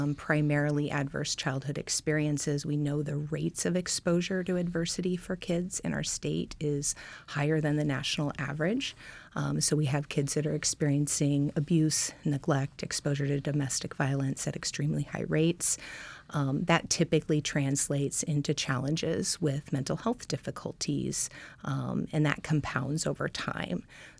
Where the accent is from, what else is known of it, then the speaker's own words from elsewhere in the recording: Anchorage, Alaska, United States; And I'm from 3 miles down the road. So I grew up in Anchorage, Alaska, got my master's degree here at Alaska Pacific University right down the road.